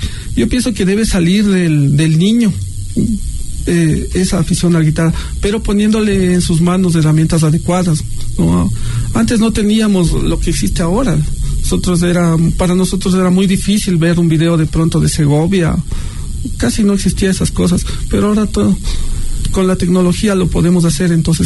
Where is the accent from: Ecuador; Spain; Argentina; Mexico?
Ecuador; Quito, Pichincha; Yo soy aquí quiteño, ¿no? Sin embargo, mis abuelos son de Otavalo.